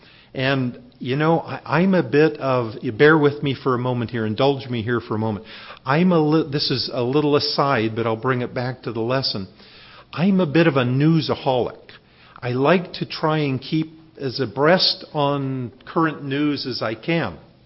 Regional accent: Canada; and this is in Canada, brethren. I'm Canadian. This happened in Canada.

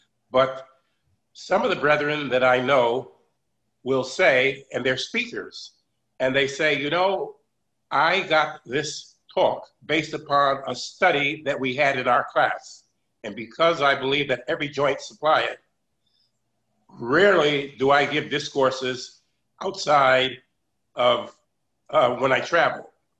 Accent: New Haven, Connecticut, United States; moved away as an adult; Well, I lived in New Haven, Connecticut until I moved to New York in 1961. I went to school there.

